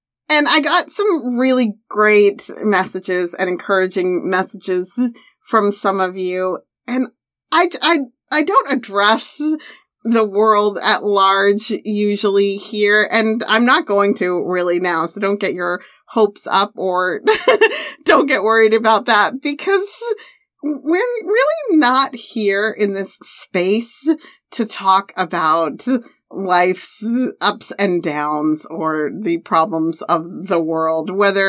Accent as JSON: {"language": "English", "country": "Canada", "said": "I love being Canadian, I love who I am, but I love being North American."}